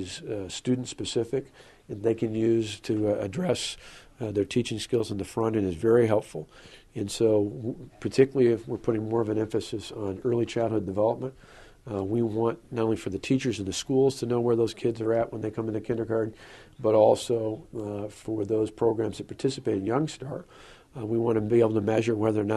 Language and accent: English; Delamont, United States; just as the district did where I grew up in Delamont, a small town.